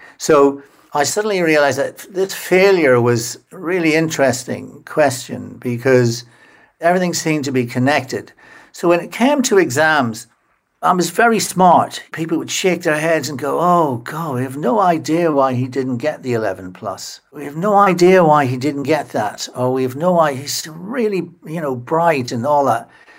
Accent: Enniskillen, Northern Ireland, United Kingdom; I grew up in Enniskillen, which is a beautiful market town in the west of Northern Ireland.

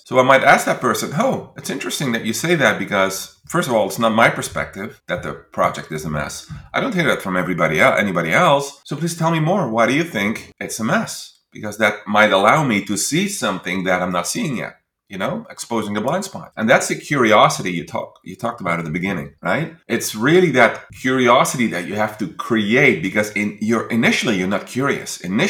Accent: Netherlands; English is a second language; I'm Dutch, right? I'm from the Netherlands, and we are very straight in the Netherlands. We can be very direct.

